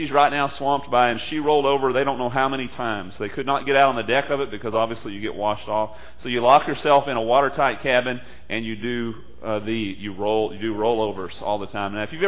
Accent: United States; It's called Lake Sabine, and my hometown is right on the north shore of that lake, and the eye passed right directly over us.

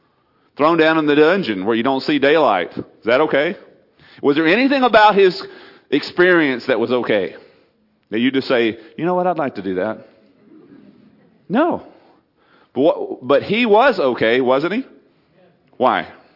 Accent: Port Isabel, Texas, United States; Port Isabel, bay, ocean, all this kind of stuff, jetties, except no visitors. And nobody went to my hometown.

